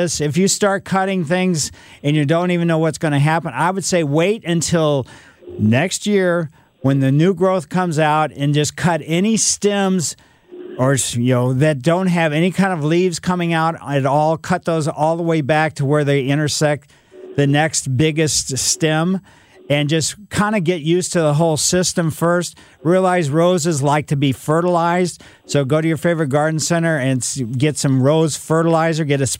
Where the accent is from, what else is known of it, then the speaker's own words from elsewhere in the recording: Ellisville, United States; I grew up in Ellisville. We almost had an acre yard.